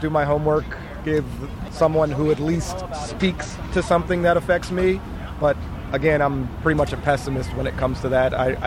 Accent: New Jersey, United States; born there; No, I was born in New Jersey.

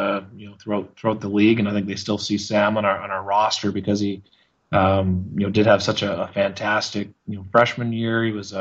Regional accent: Burnaby, British Columbia, Canada; I grew up in Burnaby, so I grew up about 5 minutes from the bottom of Burnaby Mountain from the SFU campus.

